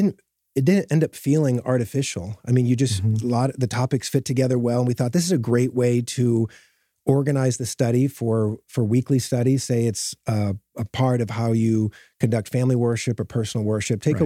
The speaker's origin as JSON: {"language": "English", "region": "Michigan", "country": "United States", "tie": "born or raised there", "said": "Yeah, so I grew up in Michigan."}